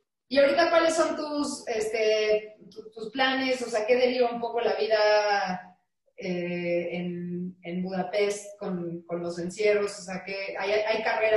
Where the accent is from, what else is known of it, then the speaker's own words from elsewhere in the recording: Mexico; now in Hungary; mi grupo de triatlón que tengo en Hungría. Y, o sea, siendo mexicana, que no hablas el idioma